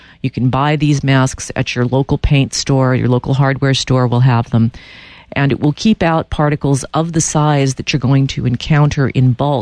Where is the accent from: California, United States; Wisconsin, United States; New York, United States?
California, United States; Los Angeles; And I grew up in Los Angeles in the 60s, and let me tell you, I know bad air.